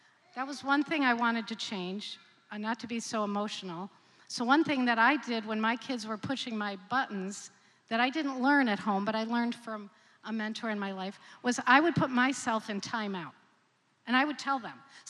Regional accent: New Jersey, United States; I grew up in New Jersey in the suburbs.

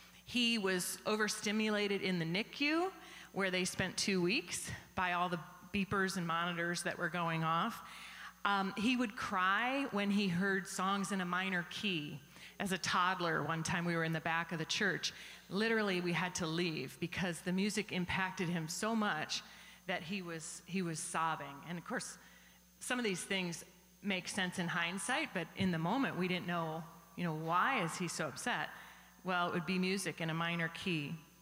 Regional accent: East Coast, United States; You can tell we're from the East Coast. We sort of gravitate back there for vacations.

